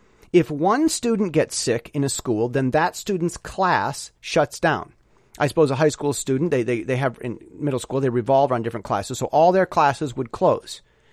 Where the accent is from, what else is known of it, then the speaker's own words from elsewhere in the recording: Michigan, United States; I'm from Michigan, and we don't.